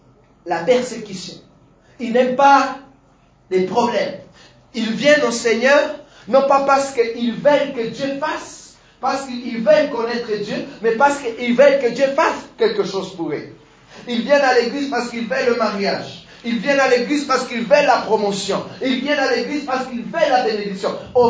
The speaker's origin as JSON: {"language": "French", "town": "Bukavu", "region": "South Kivu", "country": "DR Congo", "tie": "born or raised there", "said": "parce que moi j'ai grandi à Bukavu, il y a la boue."}